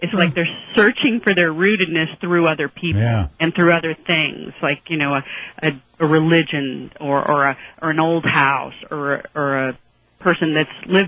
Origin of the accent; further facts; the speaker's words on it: Fort Benning, Georgia, United States; born there; moved away; I was born in Fort Benning, Georgia, and left for 17 years and came back.